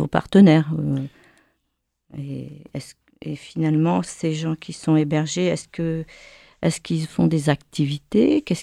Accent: France; nous, en tant que Français.

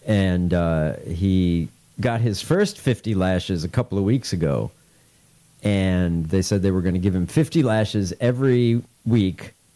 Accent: Chicago, Illinois, United States; Really, when you think about it, I'm from Chicago. Both teams couldn't be farther away.

